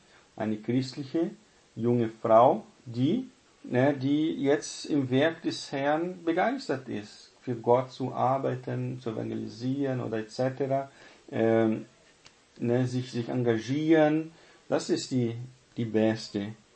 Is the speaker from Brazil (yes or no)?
yes; South Region, Brazil; now in Germany; noch vor 20, 30 Jahren in Südbrasilien, wo ich aufgewachsen bin, da benutzen sehr viele Leute